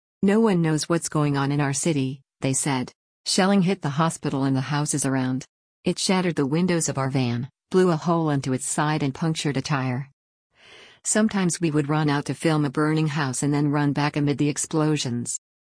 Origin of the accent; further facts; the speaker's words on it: Kharkiv, Kharkiv Oblast, Ukraine; As a teenager growing up in Ukraine in the city of Kharkiv, just 20 miles from the Russian border, I learned how to handle a gun as part of the school curriculum.